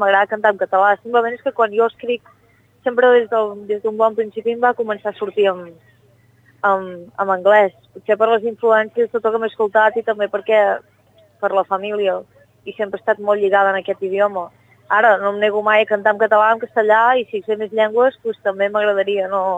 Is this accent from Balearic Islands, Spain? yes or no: no; Vic, Catalonia, Spain; accent: Plana de Vic; now in Barcelona, Spain; jo soc mig irlandès, el que passa és que jo vaig néixer a Vic, jo he viscut a Vic tota la meva vida, heus aquí el meu accent exagerat de la plana de Vic, i ara estic vivint a Barcelona